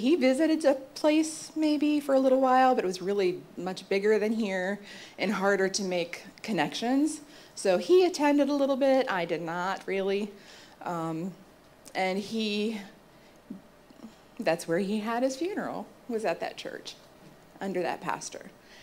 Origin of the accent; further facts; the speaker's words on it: Marion, United States; You are not my mama. I don't want to be in trouble. So I'm born and raised in Marion. Been here all my life, all of my 58 years.